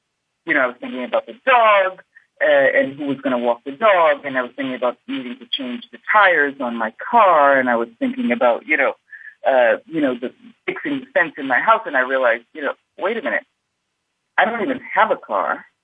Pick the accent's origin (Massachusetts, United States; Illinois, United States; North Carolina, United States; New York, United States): Massachusetts, United States; Boston; I'm originally from Boston, and how I had gone, you know, I spent a summer on the beach in Martha's Vineyard